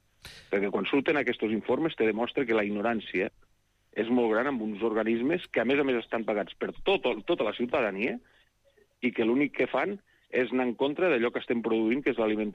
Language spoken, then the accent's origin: Catalan; Lleida, Catalonia, Spain; penseu els que som de Lleida, tenim la franja al costat